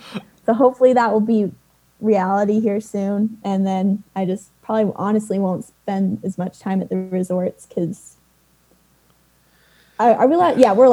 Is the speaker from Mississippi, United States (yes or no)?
no; Montana, United States; now in Utah, United States; especially growing up in Montana. I was so spoiled because there's just so many less people up there